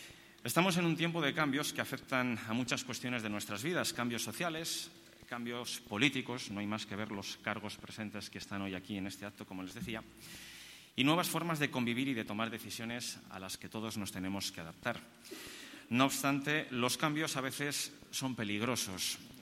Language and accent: Spanish; Valladolid, Castile and León, Spain; Somos muchos los vallisoletanos que la sentimos como nuestra, aunque no seamos cofrades.